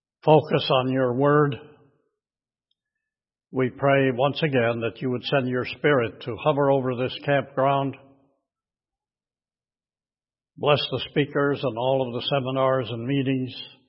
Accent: Waukegan, Illinois, United States; I joined the St. Mark's Lutheran Church in Waukegan, Illinois, my hometown.

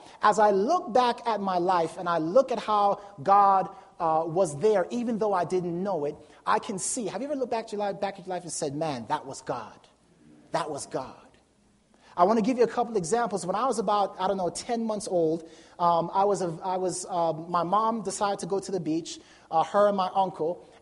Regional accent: Jamaica; born there; I was born in Jamaica. Not that Jamaica was an empty, void, dark place. I just happened to be born in Jamaica.

